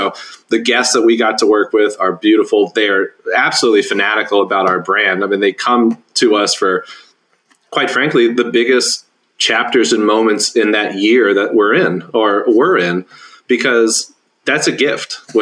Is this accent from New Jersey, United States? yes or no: no; Tampa, Florida, United States; hey, Melting Pot, I'm from Tampa, Florida originally. The headquarters are right here.